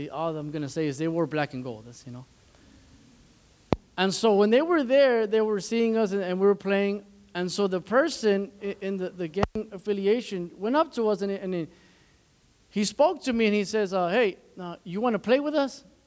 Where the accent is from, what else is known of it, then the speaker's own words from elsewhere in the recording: Chicago, Illinois, United States; And we were in Chicago. Well, I grew up in Chicago.